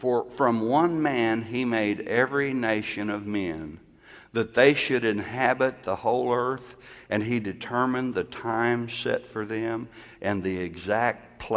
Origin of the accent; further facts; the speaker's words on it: Galveston, Texas, United States; born there; I was born in Galveston. You know, the island, the Gulf, the waves coming in, the sand beaches.